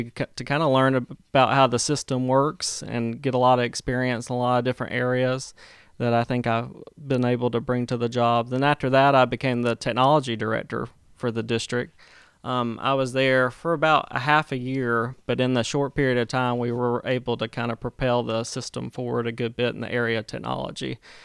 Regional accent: Vidalia, Georgia, United States; I'm actually from Toombs County. That's Vidalia, Georgia

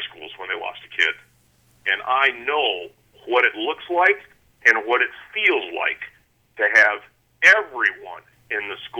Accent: Ireland; so, I think it was originally said of the Irish, but of course I'm Irish too

